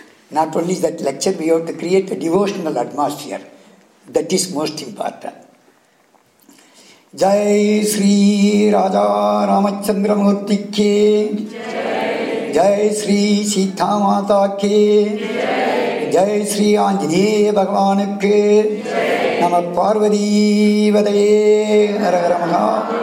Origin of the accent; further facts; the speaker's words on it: Kumbakonam, Tamil Nadu, India; I am originally from Tamil Nadu, my native. I told our Pujari Maharaj that Kumbakonam.